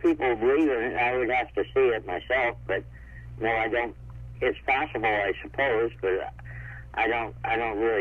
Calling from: Phoenix, Arizona, United States; Phoenix, Arizona.

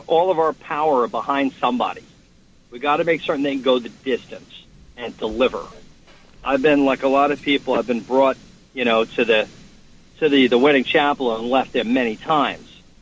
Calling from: Long Island, New York, United States; George, I'm calling from Long Island. I'm in a car.

